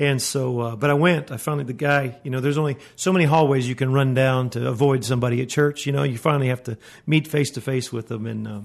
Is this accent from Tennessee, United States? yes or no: no; Canton, Ohio, United States; I was born in Canton, Ohio, right there where the Hall of Fame is, right?